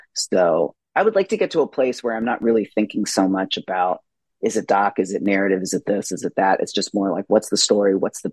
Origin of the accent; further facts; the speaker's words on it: California, United States; Well, I have to also acknowledge that I grew up in California, and I also grew up in California in a very conservative part, which was Central California.